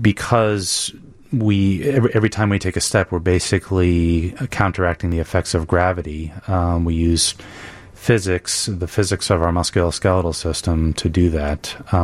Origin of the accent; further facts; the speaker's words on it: New York City, New York, United States; moved away as an adult; now in Chicago, United States; So I grew up in New York City and came to Northwestern to study prosthetics. Fell in love with the city of Chicago and stayed.